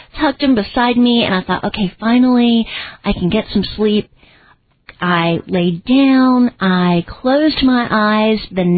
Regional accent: Asheville, North Carolina, United States; I grew up in Asheville, so this was in South Asheville.

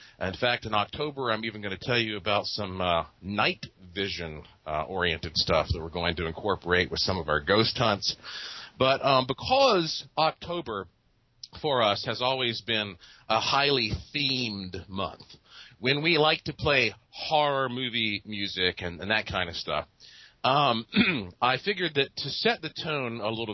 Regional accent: Asheville, North Carolina, United States; Of course, I was born and raised in Asheville.

